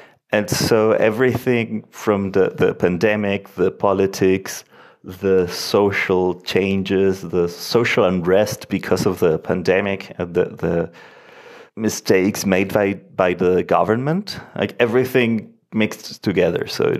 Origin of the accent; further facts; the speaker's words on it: Punta Arenas, Magallanes, Chile; now in Santiago, Chile; I come from Chile, from the southernmost city in Chile, Punta Arenas, which is right at the Magellan Strait. I have been living in Santiago for more than 10 years.